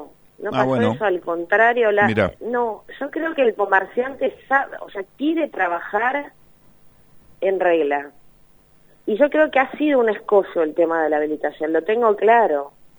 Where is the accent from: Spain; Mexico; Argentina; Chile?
Argentina; La Plata, Buenos Aires Province; que nosotros que somos platenses sabemos que por ahí se alquila mil veces